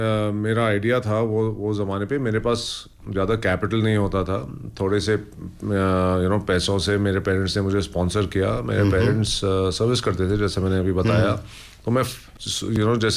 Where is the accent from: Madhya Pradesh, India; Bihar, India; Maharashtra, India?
Maharashtra, India; Mumbai; also born or lived in Dubai / Kolkata; मैं दुबई में बड़ा हुआ बॉम्बे में बड़ा हुआ कैलकटा में बड़ा हुआ जो बड़ी बड़ी शहरें हैं सिटीज हैं